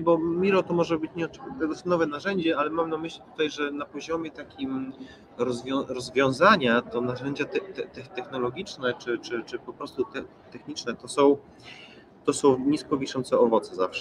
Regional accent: Gdańsk, Pomeranian Voivodeship, Poland; mój wspólnik jest z Poznania, jestem z Gdańska

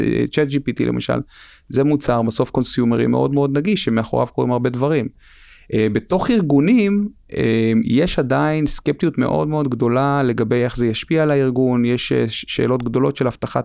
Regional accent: Nahariya, Northern District, Israel; אני גדלתי בנעריה בכלל, יכול להגיד לך שאתה יודע, זה לצורך העניין פריפריה, אחותי שגדלה גם כן בנעריה

